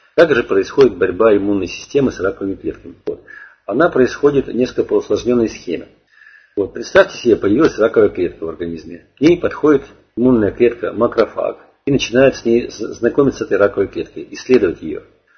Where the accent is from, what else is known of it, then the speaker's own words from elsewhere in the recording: Kirov, Kirov Oblast, Russia; Вот я сам 1962 года рождения, вот, я родился в Кирове, в Вятке.